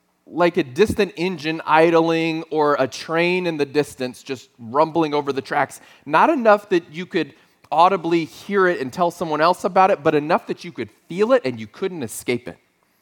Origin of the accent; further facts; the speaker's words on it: Texas, United States; I don't know where you are from originally. I am from South Texas.